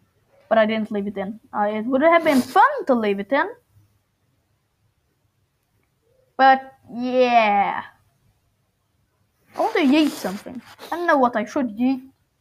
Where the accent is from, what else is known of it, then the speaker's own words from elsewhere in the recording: Sweden; English is a second language; And if anyone still doesn't know, I'm from Sweden.